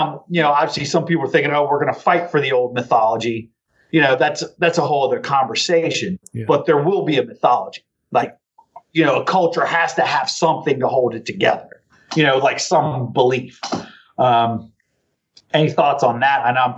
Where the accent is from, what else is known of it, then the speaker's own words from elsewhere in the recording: Richmond, Virginia, United States; Well, I grew up in Richmond, Virginia.